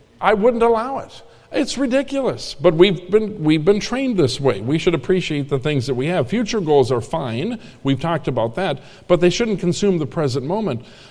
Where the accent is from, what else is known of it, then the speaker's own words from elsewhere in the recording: Minnesota, United States; I come from Minnesota, the land of 10,000 lakes and 25,000 casseroles.